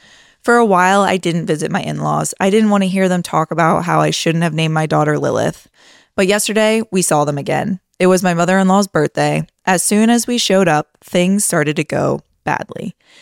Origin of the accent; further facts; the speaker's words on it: Western Canada, Canada; now in Hanover, Germany; I'm Western Canadian, while he is from Germany.